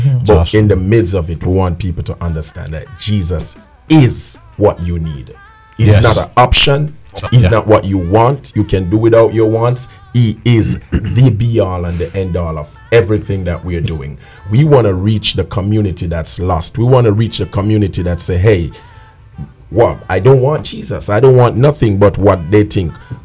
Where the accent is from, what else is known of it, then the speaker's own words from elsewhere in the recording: Kingston, Jamaica; Well, I'm from Kingston, Jamaica, as you heard earlier